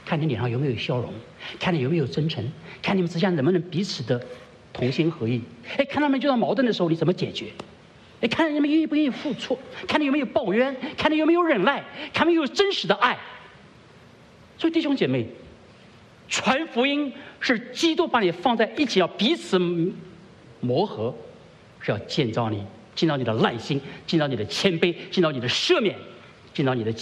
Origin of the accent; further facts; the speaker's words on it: China; 我们中国人说，三个臭皮匠怎么样啊？